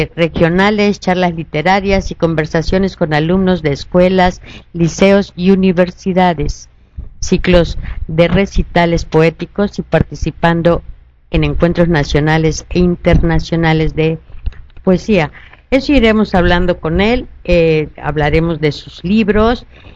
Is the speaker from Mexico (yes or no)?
yes; Mexico; seguimos siendo me los mexicanos fuertes y con ganas de salir adelante.